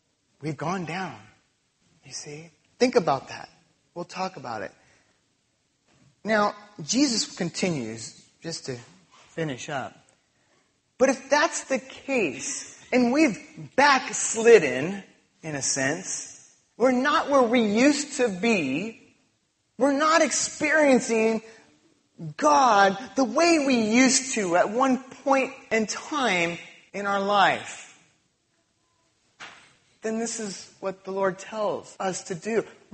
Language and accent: English; California, United States; I'm from California. We used to do that a lot.